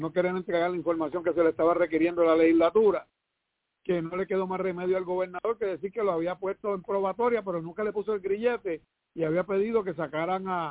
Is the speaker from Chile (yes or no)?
no; Puerto Rico; los que vamos a pagar las consecuencias somos el pueblo de Puerto Rico otra vez.